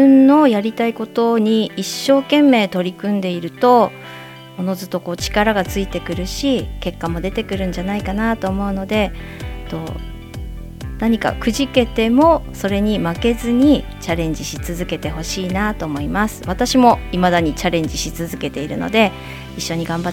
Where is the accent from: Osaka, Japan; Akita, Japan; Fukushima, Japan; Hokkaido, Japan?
Akita, Japan; Yuzawa; 出身は湯沢市です。住んでいるところは太夫です。太夫に住んでから25年になります。